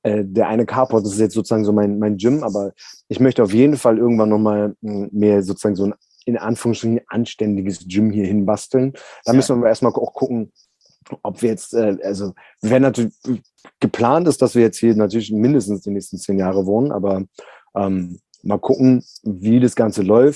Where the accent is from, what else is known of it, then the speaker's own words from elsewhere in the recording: Berlin, Germany; ich bin ja Berliner, also ich bin in Berlin aufgewachsen und hab noch nie was anderes gesehen, sage ich mal so.